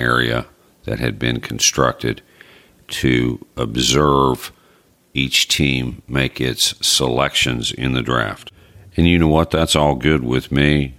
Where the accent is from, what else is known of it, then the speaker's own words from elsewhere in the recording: West Virginia, United States; My hometown and home state college team is the West Virginia Mountaineers